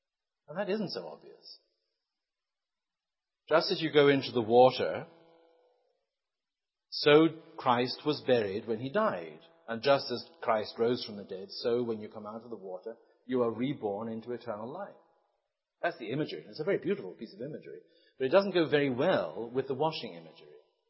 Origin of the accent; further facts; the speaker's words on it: England, United Kingdom; I grew up in England, and when I grew up, I think wine was not a common drink apart from very special occasions. And I grew up in a non-alcohol drinking family anyway.